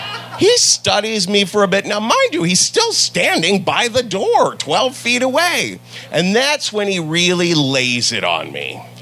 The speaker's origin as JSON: {"language": "English", "region": "Ohio", "country": "United States", "said": "Plus, I'm from Ohio and I didn't know how to say no."}